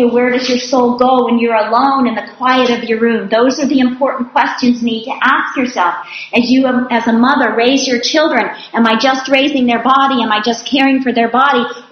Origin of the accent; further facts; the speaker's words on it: Arizona, United States; I grew up in Arizona. That's my home state.